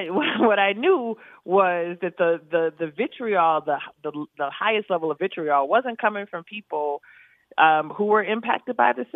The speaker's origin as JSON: {"language": "English", "town": "Chicago", "region": "Illinois", "country": "United States", "tie": "born or raised there", "said": "Now, again, I grew up in Cabrini with women who had endured quite a bit."}